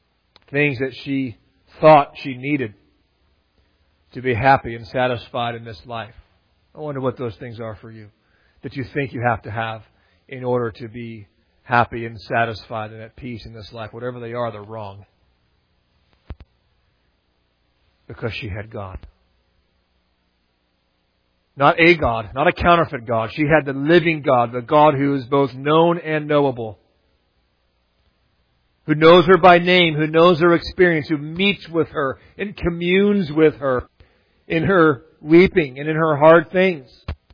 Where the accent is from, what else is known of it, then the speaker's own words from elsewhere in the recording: San Diego, California, United States; I'm from the beach. I grew up in San Diego.